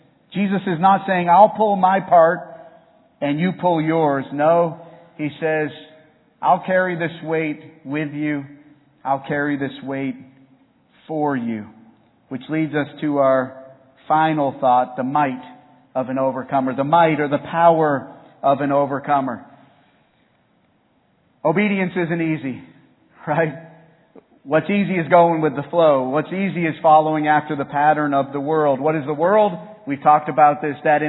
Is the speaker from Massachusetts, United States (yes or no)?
yes; Massachusetts, United States; I was reflecting on my time growing up in Massachusetts and Cape Cod.